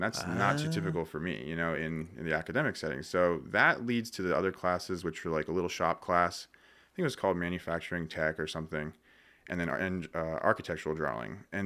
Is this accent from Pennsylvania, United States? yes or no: yes; Hershey, Pennsylvania, United States; Our family is from Hershey. I grew up in Hershey, Hummelstown area as well. Went to Hershey High School, played hockey and a couple other sports